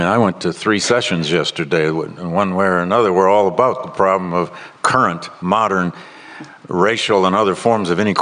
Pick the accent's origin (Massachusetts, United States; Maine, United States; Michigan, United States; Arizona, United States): Michigan, United States; Flint; I grew up in Flint, Michigan, when General Motors was the Amazon of its time.